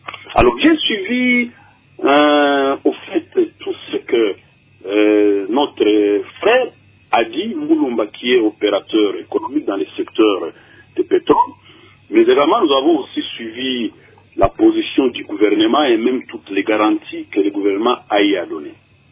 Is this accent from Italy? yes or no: no; DR Congo; ici chez nous, en RDC